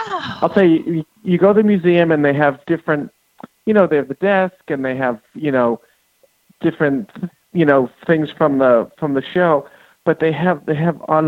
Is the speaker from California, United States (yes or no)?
no; Newton, Massachusetts, United States; So I grew up in Newton, Mass.